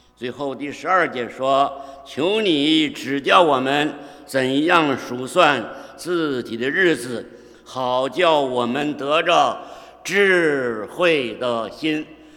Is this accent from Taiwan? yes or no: no; China; 大概我们从大陆来的有一个盲点